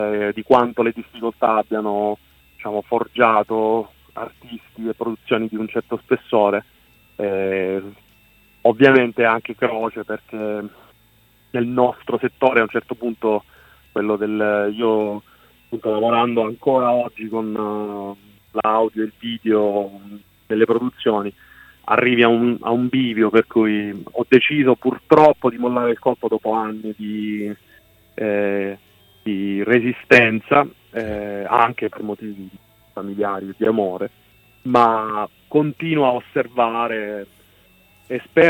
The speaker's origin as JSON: {"language": "Italian", "region": "Sicily", "country": "Italy", "said": "perché da siciliano c'è anche questo costante mal d'Africa, mancamento dell'isola."}